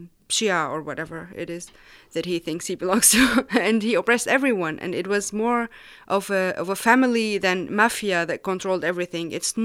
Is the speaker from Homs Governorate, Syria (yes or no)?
yes; Homs, Homs Governorate, Syria; also born or lived in Turkey; now in Leipzig, Germany; that's established. I'm from Syria, from Homs. I left Homs in end of 2013, then lived in Turkey for a couple of years, and I'm in Leipzig since May 2017.